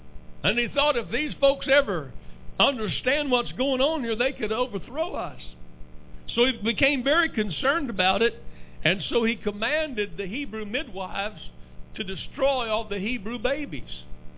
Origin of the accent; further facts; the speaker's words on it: Texas, United States; I grew up in West Texas close to Monahans. Monahans has a state park. It's called Sand Hill State Park.